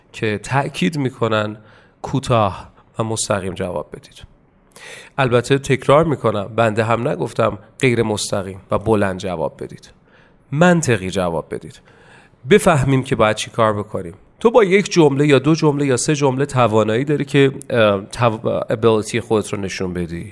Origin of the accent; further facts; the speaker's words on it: Tehran, Tehran Province, Iran; accent: Tehrani; حالا اگه بخوام راجع به هوم تاون خودم حرف بزنم، اولین چیزی که میاد تو ذهنم باید بگم راجع به تهرانی که هوم تاون منه اینه که خیلی بزرگه